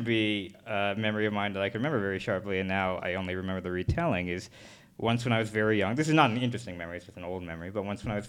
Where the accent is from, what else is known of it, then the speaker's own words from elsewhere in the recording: New Jersey, United States; also born or lived in California; I was born in California, but I moved to New Jersey before I have any memory.